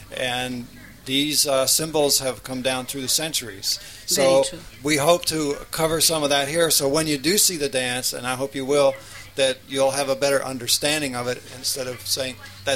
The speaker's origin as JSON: {"language": "English", "town": "Gainesville", "region": "Florida", "country": "United States", "said": "I'm from Gainesville, and so is Gita."}